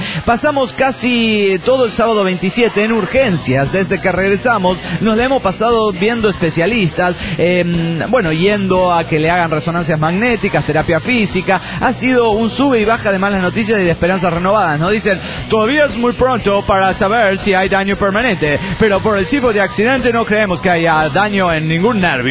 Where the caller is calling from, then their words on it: Monterrey, Nuevo León, Mexico; de Monterrey.